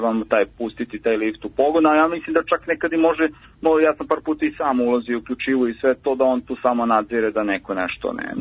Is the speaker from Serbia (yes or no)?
yes; Borča, Belgrade, Serbia; Ja sam iz Borče